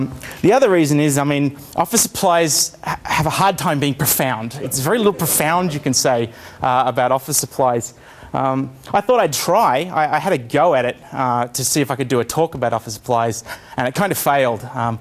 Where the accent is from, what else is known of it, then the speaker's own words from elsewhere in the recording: Australia; I'm from Australia. This is the easiest way to just think of it. The details don't really matter, except I come from round about there. It's about 800 kilometres from Sydney, so it's relatively close to the capital.